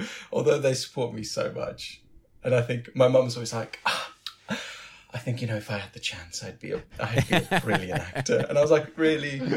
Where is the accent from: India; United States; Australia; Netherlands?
Netherlands; also born or lived in Curaçao; I grew up in Holland. I'm from a Caribbean island called Curaçao, which is a colony of the Netherlands. So I've got a Dutch passport, okay. So I'm Dutch. So I kind of grew up in Holland.